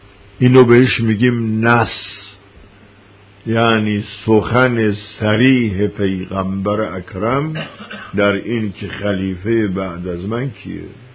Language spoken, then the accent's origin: Persian; Yazd, Iran; اصلا ما یزدیم، یعنی خب یزدیک هستیم،